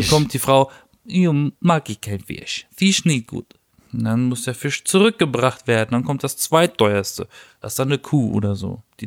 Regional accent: Baden-Baden, Baden-Württemberg, Germany; weil ich komme ja aus Baden-Baden, das ist ja so das Nest der reichen Menschen und auch der Neureichen besonders.

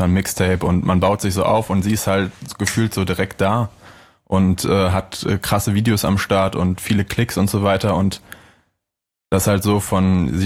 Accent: Cologne, North Rhine-Westphalia, Germany; Ich als Kölner muss ihn eigentlich mögen, weil wir haben nur solche Songs, so.

